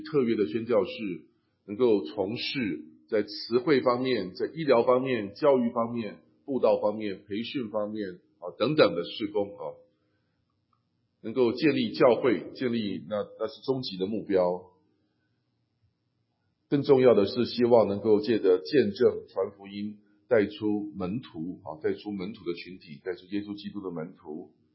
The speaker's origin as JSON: {"language": "Chinese", "country": "China", "said": "包括我们在海外这些中国人所在的地方都算是我们这一个的这个强调的范围。"}